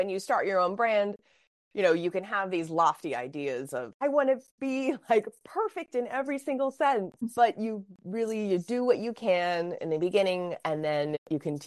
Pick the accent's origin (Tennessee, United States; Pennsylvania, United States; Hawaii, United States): Hawaii, United States; I grew up in Hawaii and there's limited resources to a family that was artists, and we didn't have a lot.